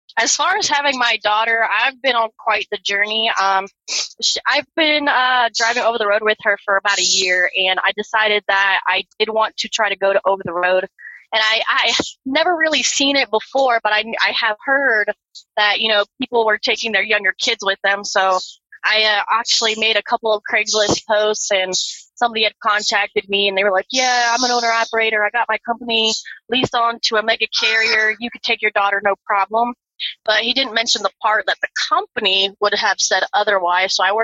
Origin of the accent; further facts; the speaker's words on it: Florida, United States; I'm from Florida, so we don't really have mountains or snow, so it got really boring.